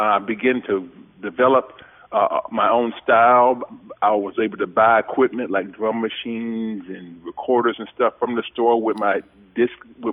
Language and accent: English; Nashville, Tennessee, United States; also born or lived in Florida; I'm a country boy. I'm from Nashville. I'm from Tennessee and Florida.